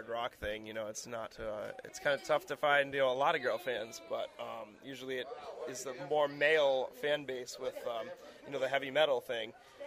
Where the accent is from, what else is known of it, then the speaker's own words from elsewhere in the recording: West Warwick, Rhode Island, United States; Well, I used to go to West Warwick. I grew up in West Warwick, so my grade school years.